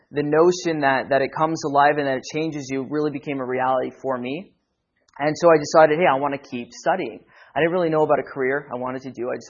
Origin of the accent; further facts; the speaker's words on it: Montreal, Quebec, Canada; It's actually French. My father's Moroccan. It's … in French. And I was born and raised in Montreal. At the age of 17, that's up in Canada, above New York.